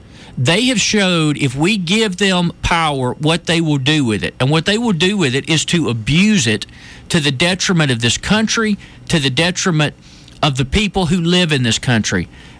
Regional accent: Elba, Alabama, United States; also born or lived in Montgomery, United States; It's home for me. I grew up in the Wiregrass. I grew up in Elba. I lived in Montgomery for 20 years

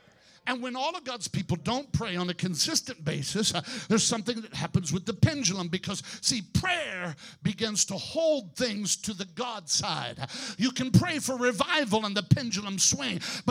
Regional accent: Rockford, Illinois, United States; when I was growing up in Rockford, Illinois

